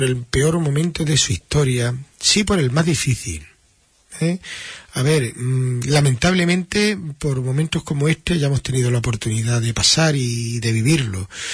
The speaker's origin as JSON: {"language": "Spanish", "town": "Huelva", "region": "Andalusia", "country": "Spain", "said": "somos nosotros los que estamos en Huelva, los que vivimos en Huelva, los que somos de Huelva"}